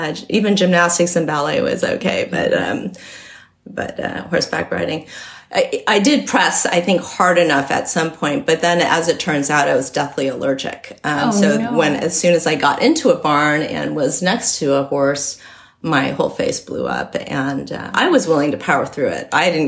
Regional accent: Midwest, United States; also born or lived in Royal Oak, Michigan; Grew up in the Midwest, so... Yes, very much a middle America kind of girl.

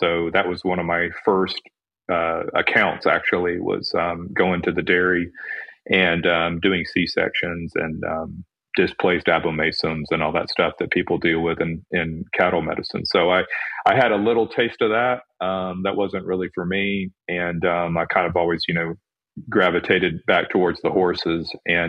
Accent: San Antonio, Texas, United States; And then I'm from San Antonio, so I came back, and my dream was to do reproduction in San Antonio

